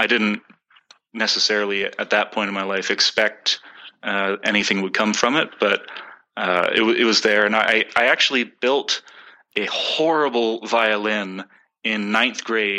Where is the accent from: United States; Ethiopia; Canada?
Canada; Halifax, Nova Scotia; I'm from Halifax, Nova Scotia originally. And I think I started playing violin in the third grade, just as a public city, the school program that we had in Halifax.